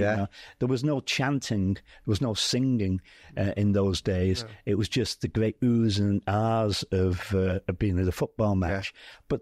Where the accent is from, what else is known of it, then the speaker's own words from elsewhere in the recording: Widnes, North West England, United Kingdom; You know, I was from Widnes. We didn't have grass. You know, we were polluted you know, in the chemical industry in the 50s.